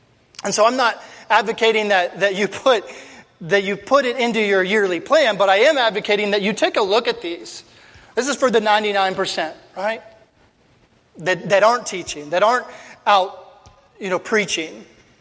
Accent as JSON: {"language": "English", "region": "Pennsylvania", "country": "United States", "tie": "born or raised there", "said": "But yeah, I grew up in Pennsylvania and in a small town."}